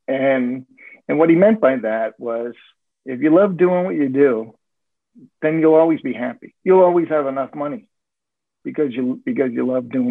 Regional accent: New York, United States; I'm a New Yorker by nature, you know, a native New Yorker, and then moving to Texas

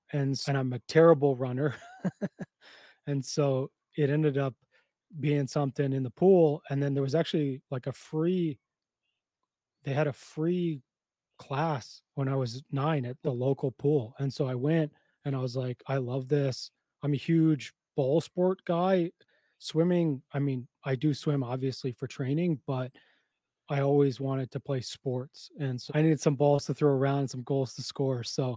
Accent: Ottawa, Ontario, Canada; moved away as an adult; So I'm from Ottawa, Canada. I lived in Ottawa from from birth till 18 years old.

